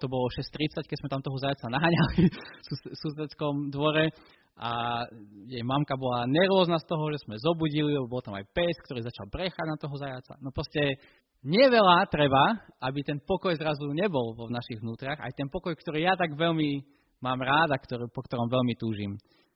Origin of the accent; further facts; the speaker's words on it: eastern Slovakia, Slovakia; ja som z východu